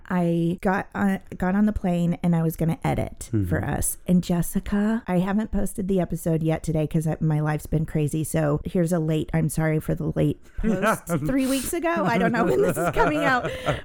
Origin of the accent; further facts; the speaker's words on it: Springfield, Missouri, United States; It's not easy. I'm from Springfield, Missouri.